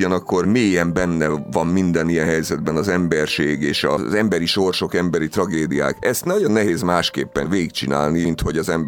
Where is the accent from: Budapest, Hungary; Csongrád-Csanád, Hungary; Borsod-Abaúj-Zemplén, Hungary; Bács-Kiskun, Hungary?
Budapest, Hungary; a Szent István körúton nőttem föl, a Margit híd közelében